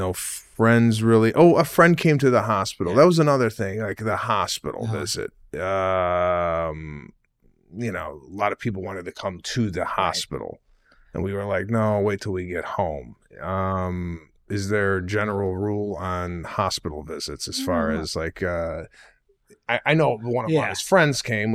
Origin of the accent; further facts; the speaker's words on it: Arlington Heights, Illinois, United States; It is a town over where I grew up in Arlington Heights.